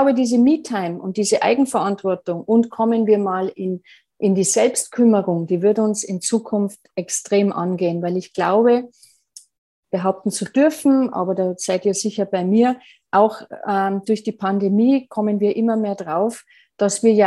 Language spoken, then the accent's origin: German; Bavaria, Germany; ich komme aus Bayern